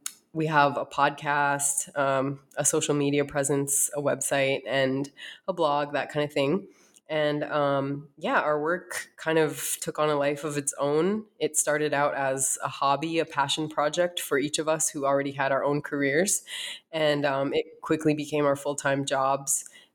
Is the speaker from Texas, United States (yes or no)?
no; North Dakota, United States; also born or lived in East Coast; now in Arizona, United States; And after my upbringing in North Dakota, I lived on the East Coast for some time. I went to college and graduate school over there. And I now reside in Arizona